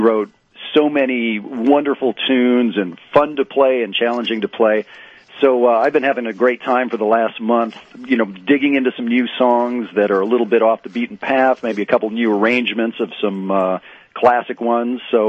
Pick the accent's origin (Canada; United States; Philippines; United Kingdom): Canada; So I'm originally from Canada